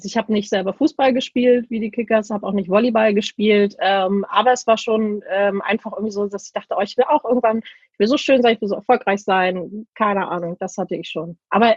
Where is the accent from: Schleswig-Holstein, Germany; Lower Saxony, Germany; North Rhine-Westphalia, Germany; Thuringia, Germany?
Schleswig-Holstein, Germany; Laboe; Ich bin genau da aufgewachsen, wo ich jetzt auch noch bin. Also ich habe mich hier auch nicht wirklich aus dem Umkreis wegbewegt. Bin ein gebürtiges Nordlicht, ein sehr glückliches Nordlicht. Und meine Eltern, wir haben immer in Laboe gewohnt.